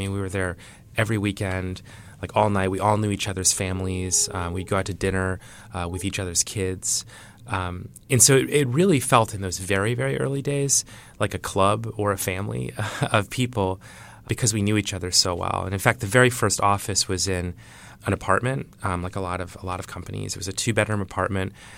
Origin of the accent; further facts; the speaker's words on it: Iowa, United States; So a lot of people from the Midwest. I grew up in Iowa.